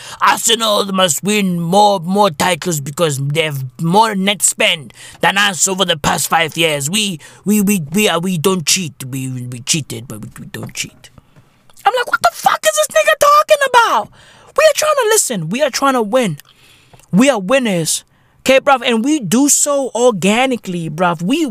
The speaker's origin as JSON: {"language": "English", "country": "South Africa", "tie": "born or raised there", "said": "And I've seen, listen, I grew up around corruption. South Africa is corruption. I'm South African, therefore corruption."}